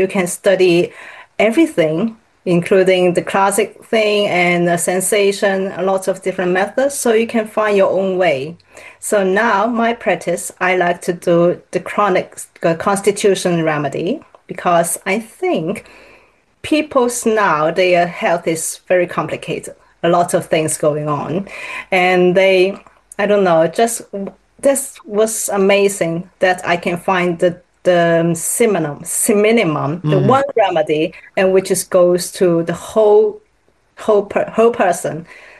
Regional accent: Hong Kong; English is a second language; moved away; especially I came from Hong Kong

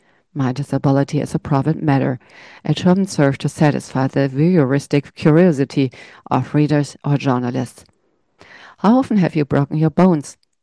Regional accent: Germany; also born or lived in Peru; I was born in Peru, but they moved to Germany because the basic conditions for disabled people were better here.

